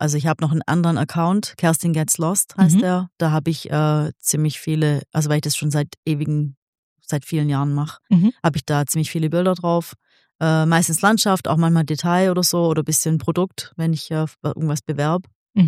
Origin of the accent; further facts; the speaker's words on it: Kirchheim, Baden-Württemberg, Germany; Ich bin auch in Kirchheim geboren, tatsächlich.